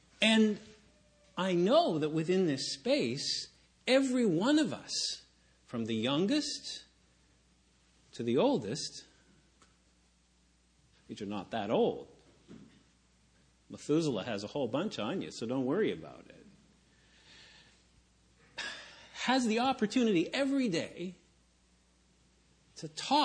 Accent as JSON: {"language": "English", "town": "Mission", "region": "British Columbia", "country": "Canada", "lives_now": "Victoria, Canada", "said": "from Victoria, but that's not really exactly true, because I am originally from Mission, then I came to Victoria, then I went to Ashcroft, and then I came back to Mission, and now I'm in Victoria."}